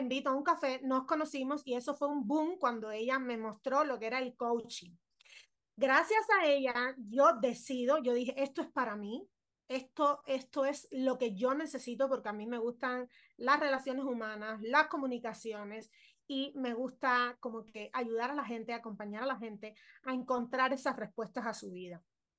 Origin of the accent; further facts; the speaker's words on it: Cuba; now in Ecuador; yo vivo en Ecuador, pero yo soy cubana, yo vine de Cuba